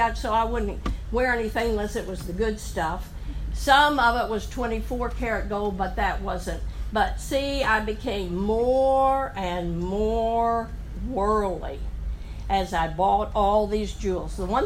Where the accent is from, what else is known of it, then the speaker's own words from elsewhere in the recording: Washington, District of Columbia, United States; also born or lived in Ashland, Kentucky; I was born in Ashland, Kentucky. I spent most of my young years in Washington, D.C. We lived in Georgetown.